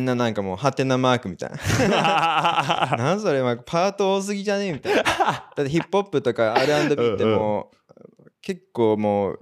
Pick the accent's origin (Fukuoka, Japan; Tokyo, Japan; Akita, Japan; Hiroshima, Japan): Fukuoka, Japan; 同じ福岡出身だよみたいな、